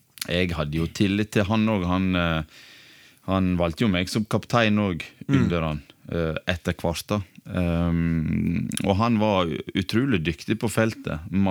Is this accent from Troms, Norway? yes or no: no; Måløy, Vestland, Norway; Nei, jeg er Måløy.